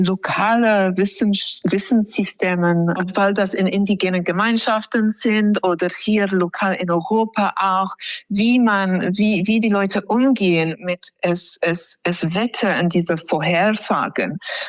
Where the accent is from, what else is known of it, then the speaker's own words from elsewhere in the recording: England, United Kingdom; German is a second language; Bei mir, also ich komme aus England und da haben wir eine ganz spannende Rituell.